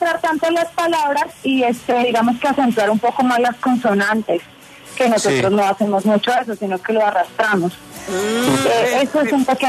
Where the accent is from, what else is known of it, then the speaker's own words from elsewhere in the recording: Bogotá, Bogotá D.C., Colombia; accent: Bogotá; Yo lo hice con mi acento normal, o sea, como yo hablo colombiano normal